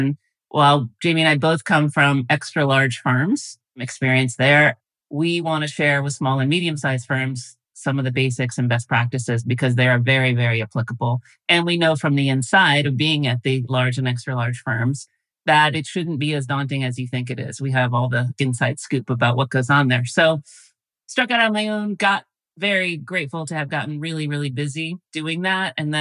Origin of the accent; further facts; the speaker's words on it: East Coast, United States; also born or lived in New York; now in San Francisco, United States; I grew up on the East Coast. I'm now on the West Coast in San Francisco, but I grew up on the East Coast.